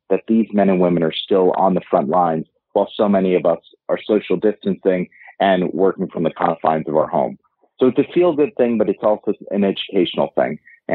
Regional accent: New York, United States; like my hometown of New York

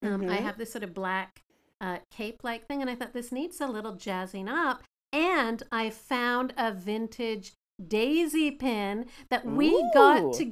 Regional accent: Canada; now in United States; I'm Canadian, for those of you who don't know.

